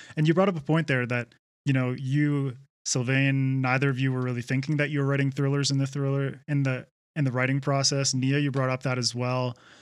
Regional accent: Canada; is really strange from my perception of growing up in Canada.

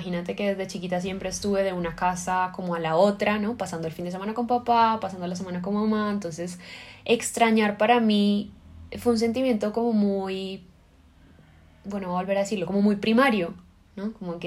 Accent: Cali, Valle del Cauca, Colombia; accent: caleño; moved away; Bueno, yo nací en Cali, soy caleña y... qué bueno. Hace mucho tiempo no vivo en Cali, entonces siempre intento como que afianzar el acento y no perderlo, es parte de nuestro sabor. Tengo una mamá que es caleña y un papá que es paisa.

